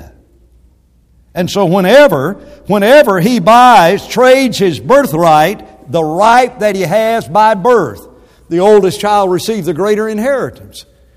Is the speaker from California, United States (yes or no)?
no; Alabama, United States; I grew up in Alabama and I hated anybody from Ohio.